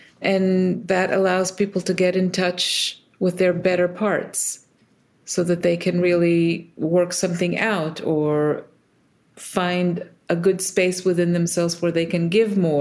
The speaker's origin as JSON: {"language": "English", "country": "Israel", "tie": "born or raised there", "moved": "as an adult", "lives_now": "United States", "said": "I was born in the States and then moved to Israel as a kid and then lived in a few other places, and then ultimately came back to the States for grad school."}